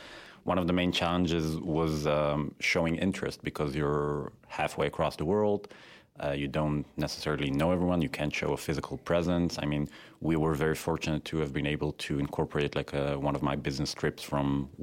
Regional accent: Tel Aviv, Tel Aviv District, Israel; English is a second language; moved away as an adult; now in United States; I'm an MBA-1 from Israel, so that means I'm an international student. I grew up in the Tel Aviv area.

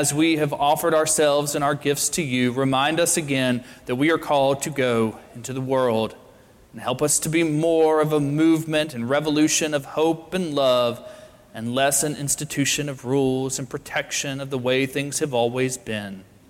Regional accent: Mississippi, United States; We had a couple of folks from my home state of Mississippi

